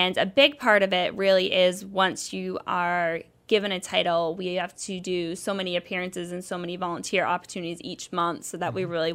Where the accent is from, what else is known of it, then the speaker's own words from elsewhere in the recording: Attleboro, Massachusetts, United States; Well, I grew up in Attleboro. I am the oldest of eight kids and a first-generation college graduate.